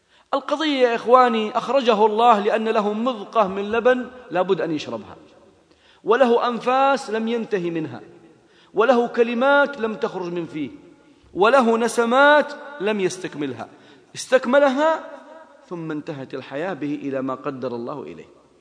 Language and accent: Arabic; south, Saudi Arabia; عندنا في الجنوب، في جنوب المملكة، في المنطقة الجنوبية